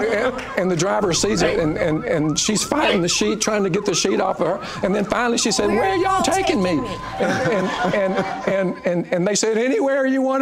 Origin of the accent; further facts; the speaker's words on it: Richmond, Texas, United States; she got me down on my knees in a ditch on Highway 98 right by the Brazos River where I grew up in Richmond, Texas.